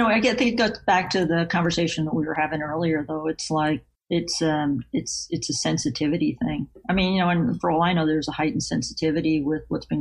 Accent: East Coast, United States; born there; Well, you know, I was born on the East Coast.

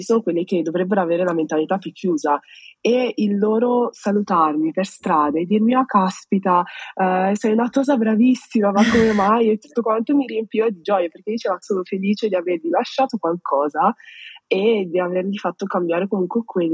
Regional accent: Veneto, Italy; moved away; io me ne sono andata dal Veneto odiando i veneti

